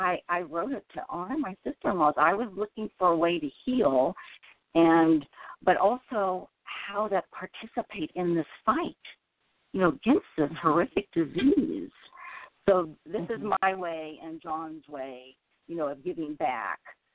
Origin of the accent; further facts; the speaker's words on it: Kansas, United States; I'm on my way to Lenexa, Kansas. I grew up in Kansas, and I have family members there